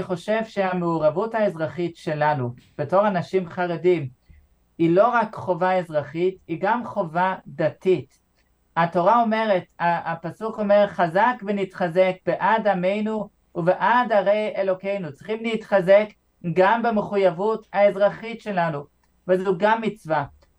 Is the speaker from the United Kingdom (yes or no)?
yes; London, United Kingdom; now in Israel; אני מלונדון.